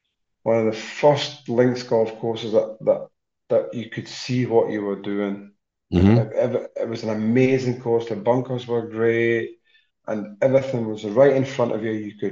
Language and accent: English; Scotland, United Kingdom; St Andrews. Towards St Andrews. I was not far from St Andrews